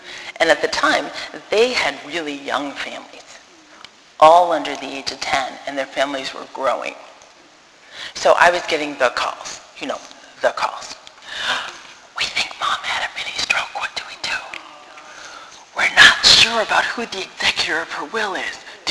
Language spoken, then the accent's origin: English; Ann Arbor, Michigan, United States; We knew nothing about Michigan other than I grew up in Ann Arbor.